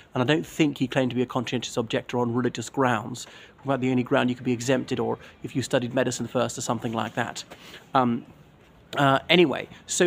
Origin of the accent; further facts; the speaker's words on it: Ireland; from Ireland.